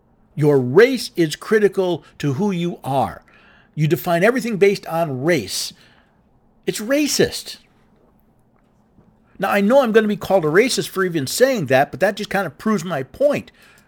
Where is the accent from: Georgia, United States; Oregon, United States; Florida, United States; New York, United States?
New York, United States; New York City; I was born in Lower Manhattan. I spent the first 11 years of my life living in a neighborhood that was 49% Black, 49% Puerto Rican, 2% everything else.